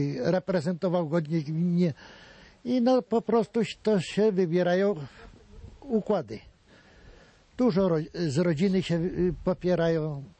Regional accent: Świętokrzyskie Voivodeship, Poland; Ja jestem z gminy sąsiedzkiej, też to jest, tak samo z powiatu, też jestem z Staszowskiego

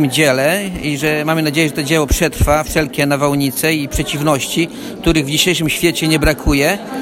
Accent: Repki, Masovian Voivodeship, Poland; jestem ze wsi i gminy Repki, parafia Repki Szkopy w dekanacie Sokołów Podlaski, diecezja Druhiczyńska.

